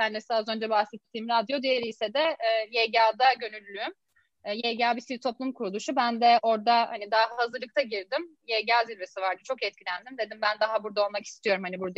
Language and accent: Turkish; Gönen, Balıkesir, Turkey; moved away as an adult; also born or lived in Istanbul; Balıkesirliyim. Gönen'de bir küçük ilçede doğdum. Sonrasında da üniversiteye kadar orada okudum. Üniversitede de İstanbul'a yerleştim.